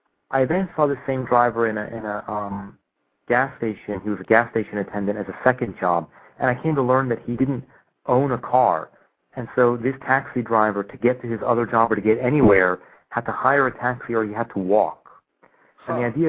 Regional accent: Winston-Salem, North Carolina, United States; I knew I would always go, return and make a film in my hometown.

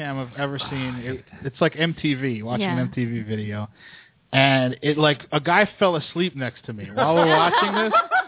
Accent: Brooklyn, New York, United States; Speaking of growing up in Brooklyn

